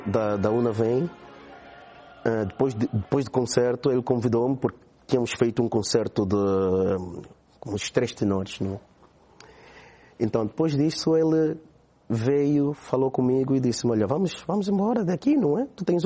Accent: Angola; moved away; Lembro-me da primeira vez que eu saí de Angola

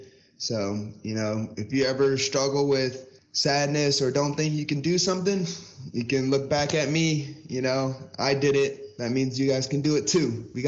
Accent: United States; It's 13 hours ahead of from where I'm from the States.

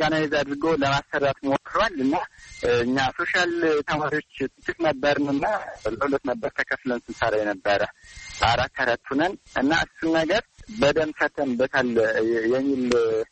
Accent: Amhara, Ethiopia; born there; ምዕራብ ጎጃም ሁሉን ሰከላ ወረዳ ነው የተወለድኩት፣ ገጠራማ ክፍል ነው።

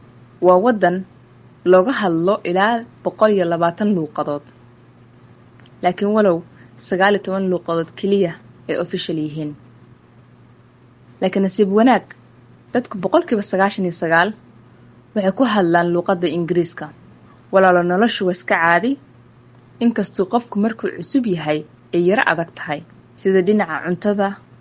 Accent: Bosaso, Bari, Somalia; moved away as an adult; now in Philippines; waxaana ku dhashay oo aan ku barbaaray magaalada Boosaaso, caasimadda gobolka Bari, halkaas oo aan waxbarashadeeda aasaasiga ahna ku soo qaatay isla magaalada Boosaaso. Waddankan Filipino waxaan imi 2013kii si aan uga barto caafimaadka.

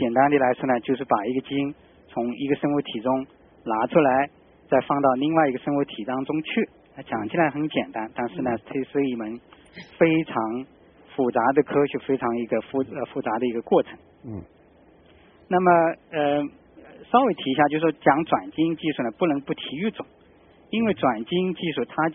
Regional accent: China; 我们中国人

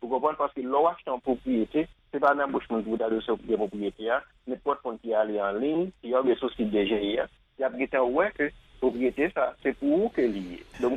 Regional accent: Haiti; Donc, vous êtes capable de ou même tout en tant qu'haïtien, vous pas finir sûr si vous voulez investir dans le pays

